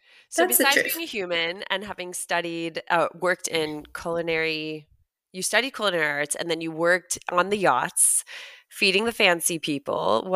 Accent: United States; And for everyone listening, I'm obviously American.

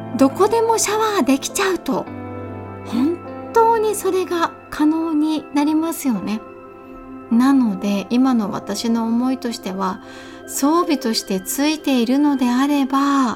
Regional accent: Kanazawa, Ishikawa, Japan; 地元金沢でバンライフをした私たち

